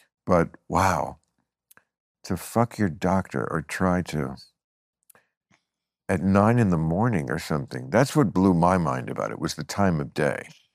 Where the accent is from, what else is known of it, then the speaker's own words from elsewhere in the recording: New York, United States; It's my roots, you know. I grew up outside New York, but it's rough on me.